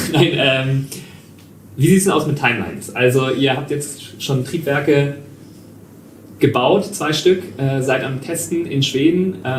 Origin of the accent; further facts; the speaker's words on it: Germany; wir sind ja beide Deutsche